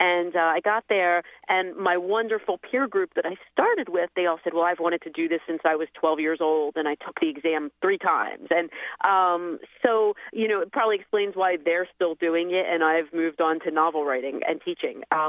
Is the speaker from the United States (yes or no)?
yes; Philadelphia, Pennsylvania, United States; also born or lived in New York / Washington / Europe; I grew up just outside Philadelphia, where I am presently. But in the intervening time, I spent many years away, New York, Washington, and about 5 years in Europe as well.